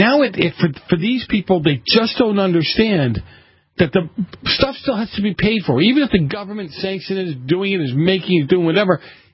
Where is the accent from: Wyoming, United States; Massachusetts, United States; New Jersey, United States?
Massachusetts, United States; I grew up in New England. I was born in Massachusetts, and I think right on the birth certificate, they pre-print Democrat because it's part of your DNA